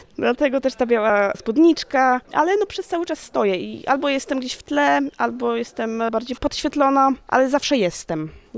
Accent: Gdynia, Pomeranian Voivodeship, Poland; ogólnie ja pochodzę z Gdyni i ja w Gdyni też mieszkam.

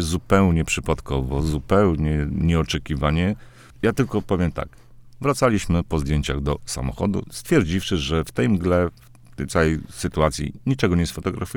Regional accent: Podlaskie Voivodeship, Poland; born there; Ja, tak jak powiedziałem, urodziłem się nad Biebrzą. Ja pamiętam ten krajobraz biebrzański sprzed wielu, wielu lat.

